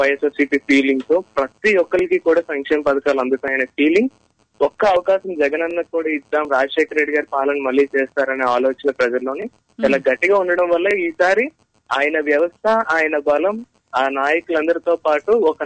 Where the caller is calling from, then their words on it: Visakhapatnam, Andhra Pradesh, India; నేను వైజాగ్ నుంచి మాట్లాడుతున్నాను.